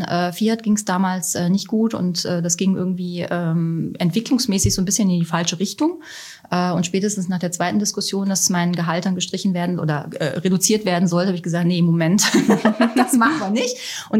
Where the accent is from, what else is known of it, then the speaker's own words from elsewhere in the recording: Germany; Und ich geisterte da als Deutsche durch die Gegend.